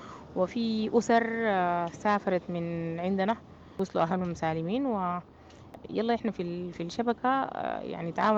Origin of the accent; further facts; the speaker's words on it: Sudan; إحنا من قيمنا كسودانيين